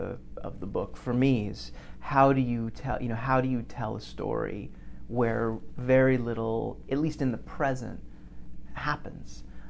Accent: Los Angeles, California, United States; also born or lived in Paris, France; I grew up in Los Angeles, where part of my childhood was in LA, and I was always surrounded by immigrants, and then later lived in Paris

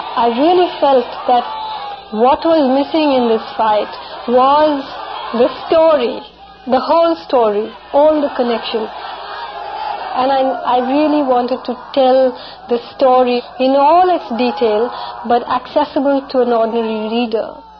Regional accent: Aymanam, Kerala, India; I grew up in Imanam on the banks of the Meenachal.

